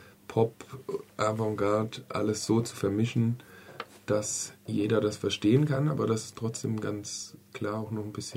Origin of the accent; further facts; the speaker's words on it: Germany; und man als Deutscher kennt man ja oft so diesen Gedanken